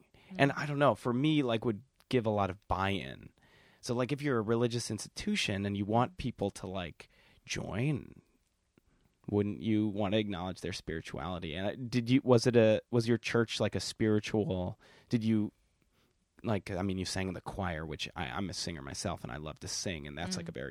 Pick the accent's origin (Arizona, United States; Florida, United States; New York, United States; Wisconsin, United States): Wisconsin, United States; Whitefish Bay; I grew up Reform Jewish in Milwaukee, Wisconsin, in Whitefish Bay.